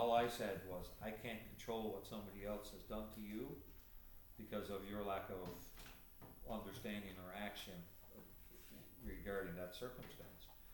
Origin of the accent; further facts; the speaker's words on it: Canada; now in United States; there were five Canadians. I'm the last Canadian now. Well, I'm American, so I'm getting confused here, but you know what I mean.